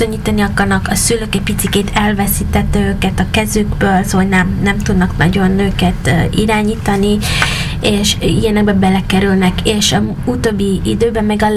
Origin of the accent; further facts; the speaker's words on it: United States; now in Hungary; itt sokkal nagyobb biztonságban érzem magam, mint Amerikában. A mi negyedünk, ahol mi nőttünk fel, az tényleg elég normális